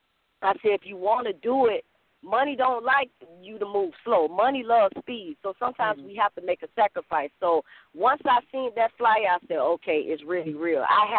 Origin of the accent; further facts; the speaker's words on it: Florida, United States; I'm from Broward County, Broward Dade County area.